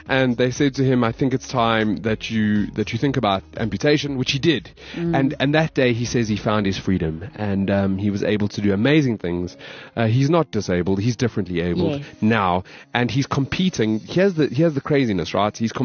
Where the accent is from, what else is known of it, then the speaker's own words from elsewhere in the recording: Johannesburg, Gauteng, South Africa; He's from the south of Johannesburg, my hometown.